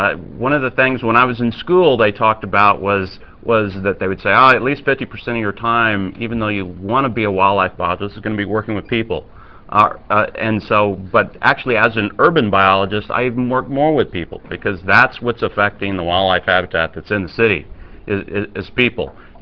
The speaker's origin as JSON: {"language": "English", "town": "Dallas", "region": "Texas", "country": "United States", "tie": "born or raised there", "said": "I grew up in Dallas. I'm a native Texan."}